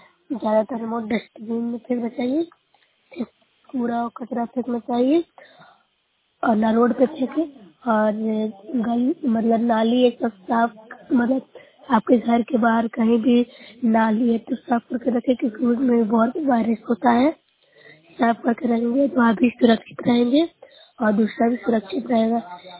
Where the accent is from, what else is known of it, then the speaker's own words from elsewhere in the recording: Bihar, India; मैं नौसराय प्रखंड से हूँ, जिला नालंदा से बोल रही हूँ।